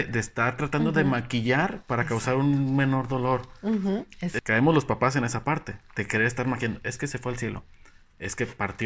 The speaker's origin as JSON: {"language": "Spanish", "country": "Mexico", "said": "Y es que es algo que tenemos muy arraigado como mexicanos, creo."}